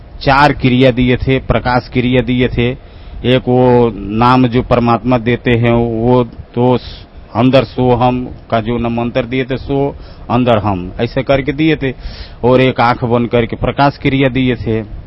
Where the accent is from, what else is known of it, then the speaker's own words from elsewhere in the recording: Surat, Gujarat, India; मैं सूरत गुजरात से आया हूँ।